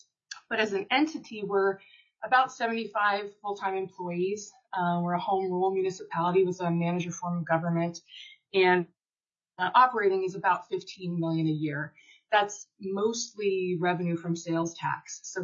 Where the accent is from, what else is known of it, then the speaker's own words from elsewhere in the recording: Kenai, Alaska, United States; I was born and raised in Kenai, just down the street where Terry is sitting now.